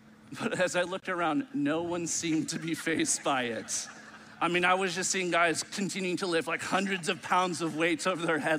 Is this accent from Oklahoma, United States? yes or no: no; Los Angeles, California, United States; I am from Los Angeles, the city of angels